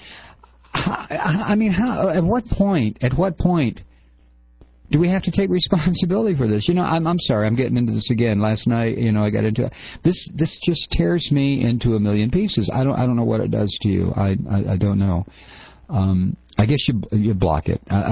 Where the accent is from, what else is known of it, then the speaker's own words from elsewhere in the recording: United States; I don't think about what is being done in my name. I'm an American.